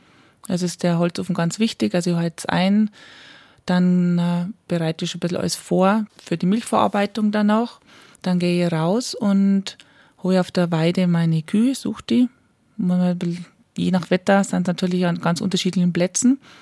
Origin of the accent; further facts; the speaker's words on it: Bavaria, Germany; Und ich bin ja im Chiemgau aufgewachsen und von daher auch sehr viel in der Natur und in die Berge. Ich mag das auch sehr gern und sportle auch gern in die Berg. Und ich bin aus einer Landwirtschaft raus